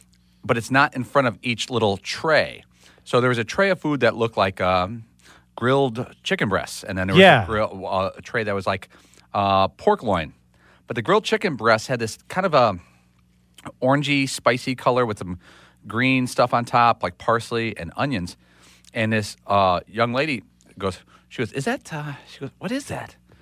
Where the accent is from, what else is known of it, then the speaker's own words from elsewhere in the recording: Chicago, Illinois, United States; I grew up in Chicago, and he never came off as one of our guys. He never came off as a Chicago guy.